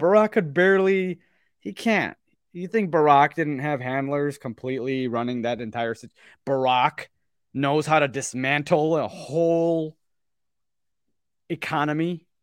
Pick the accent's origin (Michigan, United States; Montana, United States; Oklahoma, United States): Michigan, United States; Because Michigan, in my opinion, my home state, is red.